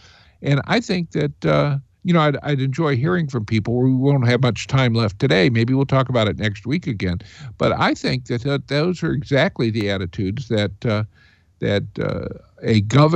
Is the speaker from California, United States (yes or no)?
no; Indiana, United States; moved away as an adult; also born or lived in Japan; now in Michigan, United States; until I was 21 years old, but I've lived in Michigan a lot longer than that, so it's really my home state. But I was born in Japan, but Indiana is my home state, or my birthing state, and my home now has been Michigan for the past 43 years.